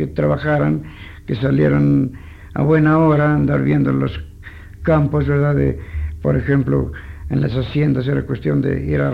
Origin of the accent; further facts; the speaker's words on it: Juchitepec, State of Mexico, Mexico; born there; Yo nací acá en Juchitepec.